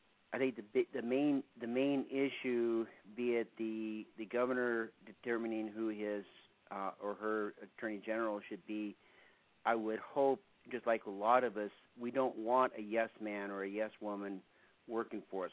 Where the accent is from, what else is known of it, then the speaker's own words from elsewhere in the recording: Palmer, United States; I'm from Palmer, and I'm speaking for myself.